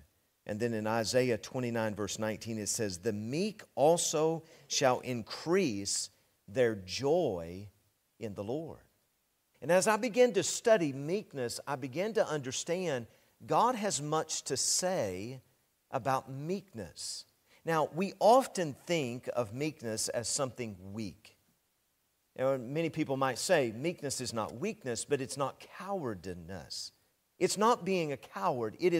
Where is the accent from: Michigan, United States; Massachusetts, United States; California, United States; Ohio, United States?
Ohio, United States; And, of course, we're from Ohio, so we're Ohio State fans, all right?